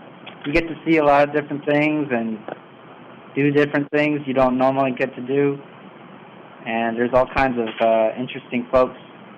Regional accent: Streamwood, Illinois, United States; also born or lived in Chicago, United States; I was born in Chicago, and I attended Streamwood High School, graduated in 2005.

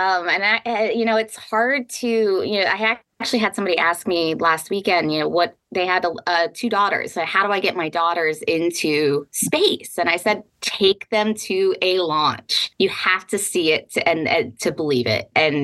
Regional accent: Florida, United States; I grew up in Florida, one of the rare, you know, actual Floridians born and raised there, and grew up watching space shuttles launch all the time.

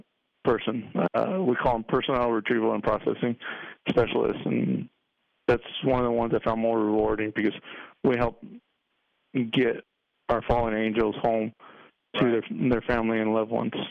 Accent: Riverside, California, United States; It's called Riverside, Southern California.

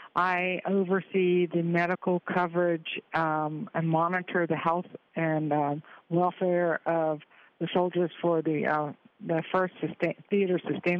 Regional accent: Florida, United States; Yes, I am from Florida. I live in Port St. Lucie, Florida, and I work in West Palm Beach at the Palm Beach Jail

